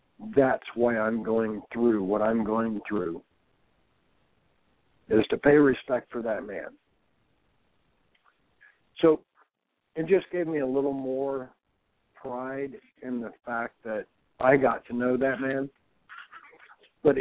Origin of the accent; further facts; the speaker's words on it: Ohio, United States; Now, I grew up in Northwest Ohio. It was corn country.